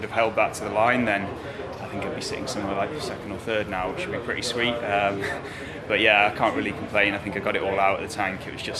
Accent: United Kingdom; So, thoroughly enjoyed being a British rider and felt really welcome.

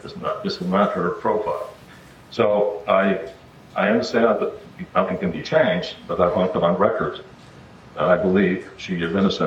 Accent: Bronx, New York, United States; I would have to say my background, I grew up in the Bronx, went to the public school system.

